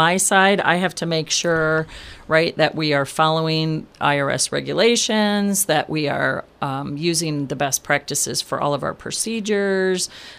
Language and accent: English; Detroit, Michigan, United States; also born or lived in Lansing; now in Grand Haven, United States; Originally I grew up in the Detroit area.